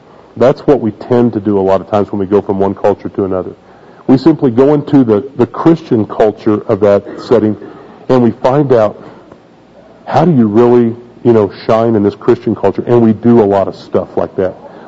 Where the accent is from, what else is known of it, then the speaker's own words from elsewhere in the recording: Oklahoma, United States; Like when I was in Oklahoma, when I grew up in Oklahoma, I'd say, hey, how far is that?